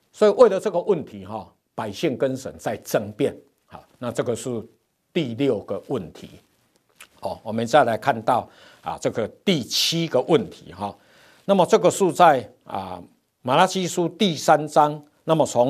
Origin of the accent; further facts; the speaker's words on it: Taiwan; 徛尾搁落壳，我们台湾话也是这样讲的嘛